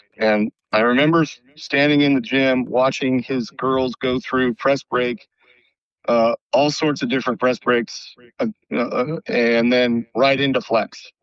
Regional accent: Storm Lake, Iowa, United States; I was born and raised in Iowa. I played baseball at Simpson College in Indianola.

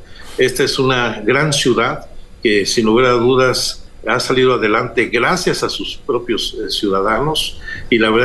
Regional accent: Mexico City, Mexico; Es la ciudad donde yo nací, donde me he desarrollado

